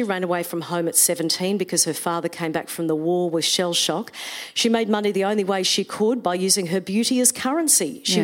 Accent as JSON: {"language": "English", "region": "Queensland", "country": "Australia", "tie": "born or raised there", "said": "I grew up in Queensland."}